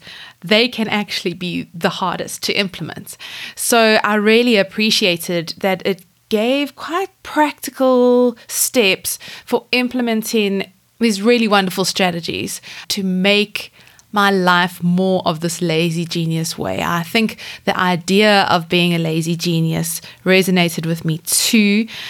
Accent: South Africa; not all the examples are totally relatable to me as like a South African, as a homeschooling mom

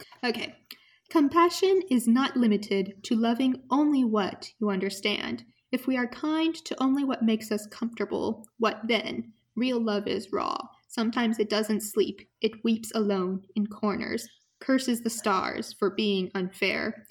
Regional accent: United States; because though I'm American, I spent a great deal of time in the Middle East and in Turkey and in Arab countries

